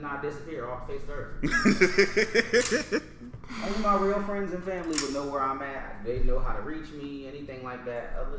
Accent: Brooklyn, New York, United States; also born or lived in North Carolina; You know, I grew up in Brooklyn. I'd want to go back to my old neighborhood, make sure, you know what I mean, things mm-hmm. around there look nice. I grew up down here in North Carolina for a while.

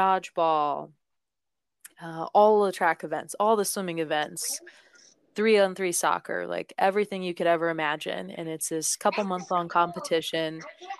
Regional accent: Cincinnati, Ohio, United States; now in Kansas City, United States; I grew up in Cincinnati, so the Bengals were kind of terrible my whole life, but I moved to Kansas City

